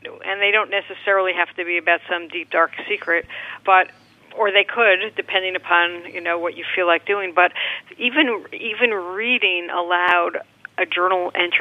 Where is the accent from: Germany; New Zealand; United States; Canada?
United States; Northeast; I grew up in the Northeast, and, you know, that winter time you had to jump into, you know, take your clothes off and jump into the bathtub.